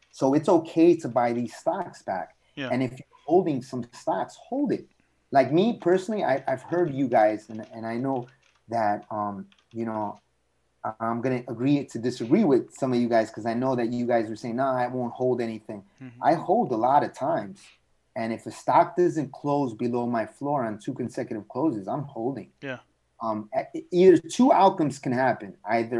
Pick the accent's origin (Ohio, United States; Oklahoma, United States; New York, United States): New York, United States; Brooklyn; born there; I was born in Brooklyn